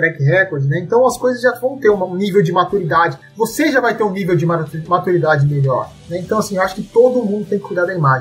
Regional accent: Cuiabá, Mato Grosso, Brazil; Eu venho de uma região de Mato Grosso, de Cuiabá, a gente começou lá, e a gente enxerga, eu vi tudo isso crescer, meu pai participou ativamente de tudo isso, né?

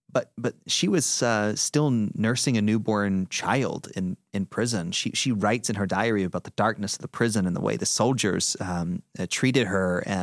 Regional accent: Deep South, United States; I grew up in the Deep South in the United States.

